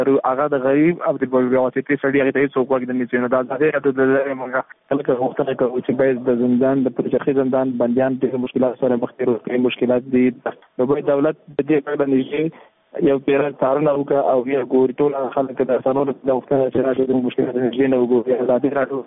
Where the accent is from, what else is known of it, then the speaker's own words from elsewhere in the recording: Afghanistan; موږ هم د افغانستان بچیان یو